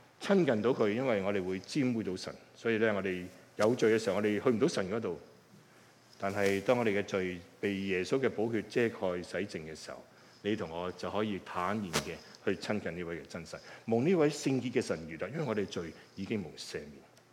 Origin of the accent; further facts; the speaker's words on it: China; 我們中國人也有很多不同的背景的人都有，不同的，在不同的國，就是地方的出生的情況都有